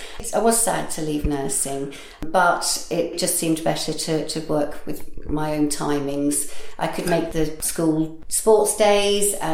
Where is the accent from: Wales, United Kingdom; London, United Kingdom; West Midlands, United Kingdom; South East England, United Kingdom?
South East England, United Kingdom; Eton; also born or lived in Norwich; I grew up in Eton and went to school in Norwich